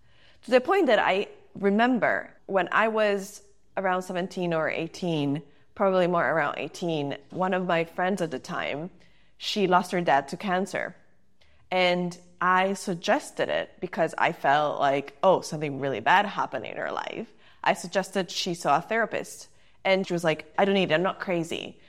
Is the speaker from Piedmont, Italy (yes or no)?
yes; Turin, Piedmont, Italy; I grew up in Italy, a place in a city, 1 million people called Turin. And I grew up in a upper middle class family.